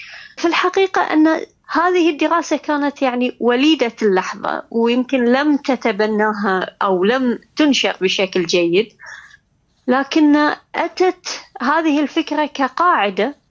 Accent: Bahrain; ليس يعني هذا الإطراء كوني امرأة بحرينية

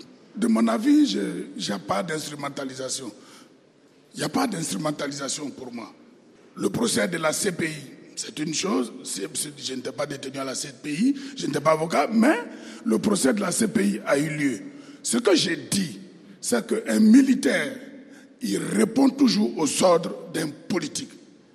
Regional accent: Côte d’Ivoire; moi, en tant qu'Ivoirien, qui veut que son pays soit stable

